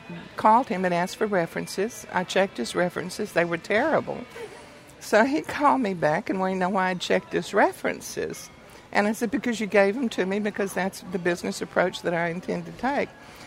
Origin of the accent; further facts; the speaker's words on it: the South, United States; We are from the South, absolutely, and we learn to say bless your heart a lot.